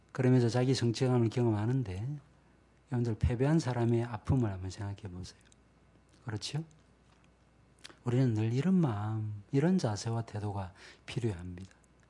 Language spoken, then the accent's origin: Korean; Busan, South Korea; 제가 부산입니다. 뭐 제가 9년밖에 안 살았는데 어쨌든 간에 그러니까 뭐 저는 초량입니다.